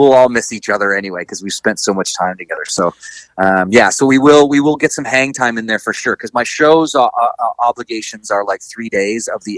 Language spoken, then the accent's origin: English; Canada; And we're like, well, we're Canadian.